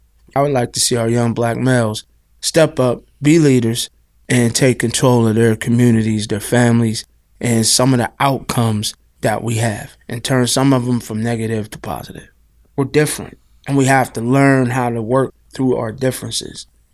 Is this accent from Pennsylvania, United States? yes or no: yes; Pittsburgh, Pennsylvania, United States; I grew up in Omega Park, which is in East Liberty. And at that time, it was the hot spot for drugs.